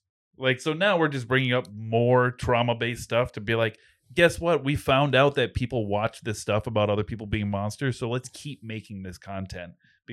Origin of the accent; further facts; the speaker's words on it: Rhode Island, United States; Growing up in Rhode Island, like how many like really Rhode Island centric foods there are?